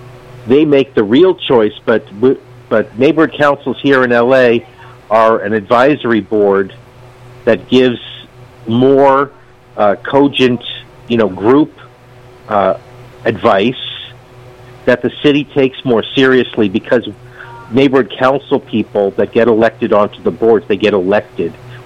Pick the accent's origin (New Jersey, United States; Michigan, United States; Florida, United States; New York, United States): New York, United States; I'm from New York.